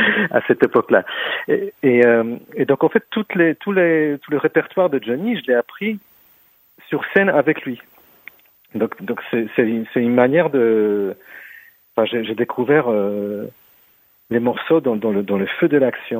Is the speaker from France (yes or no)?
no; Poland; moi je suis polonais d'origine, donc j'ai grandi en Pologne